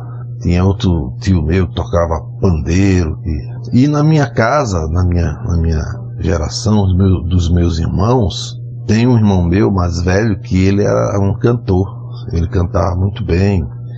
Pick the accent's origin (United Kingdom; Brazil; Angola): Brazil; Macau, Rio Grande do Norte; born there; Macau, que é a nossa cidade onde eu nasci